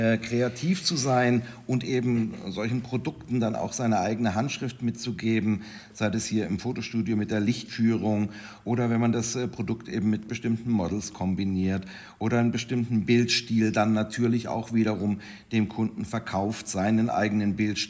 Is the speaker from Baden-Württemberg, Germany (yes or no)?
yes; Konstanz, Baden-Württemberg, Germany; ich komme aus Konstanz am schönen Bodensee, ganz unten im Süden von Deutschland.